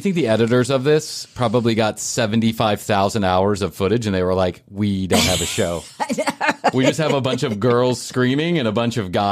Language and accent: English; Georgia, United States; I'm 19 years old. I'm from Central Georgia